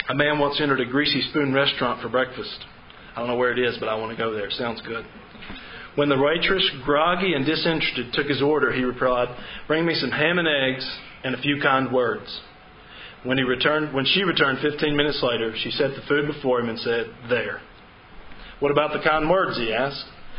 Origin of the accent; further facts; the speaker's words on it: Georgia, United States; now in Tennessee, United States; We're in Tennessee. I'm from Georgia.